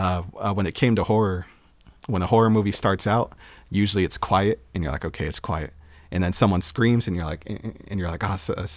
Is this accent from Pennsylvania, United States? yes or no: no; Yakima, Washington, United States; growing up in Yakima, Washington, on the Yakima Reservation, that's where all my people come from.